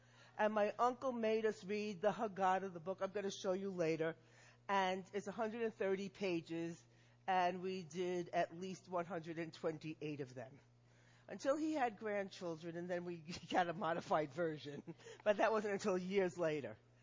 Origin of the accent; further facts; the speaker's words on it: New York, United States; So I can come here from New York with my accent, never having been near an aircon in my life